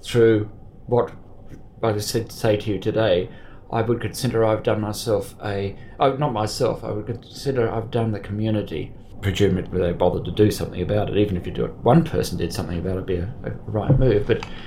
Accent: Sydney, New South Wales, Australia; having been brought up in Sydney

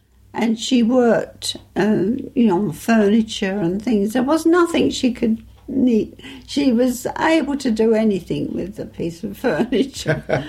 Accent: London, United Kingdom; born there; in London, just outside London, actually. Yes, that's right. I was born not in the city of London, but in London, outer London.

